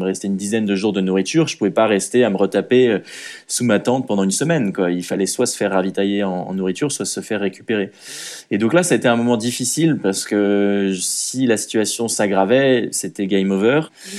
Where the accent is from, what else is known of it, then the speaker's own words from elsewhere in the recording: France; moi, je suis français. On parlait en anglais tous les deux. C'est pas notre langue maternelle